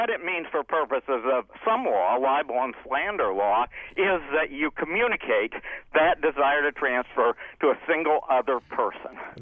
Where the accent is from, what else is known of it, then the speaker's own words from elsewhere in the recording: New Hampshire, United States; I'm from New Hampshire. New Hampshire is virtually as safe as any European country.